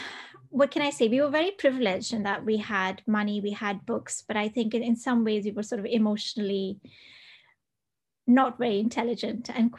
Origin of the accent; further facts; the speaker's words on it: Dubai, United Arab Emirates; That was one of the skills I didn't develop while growing up in Dubai.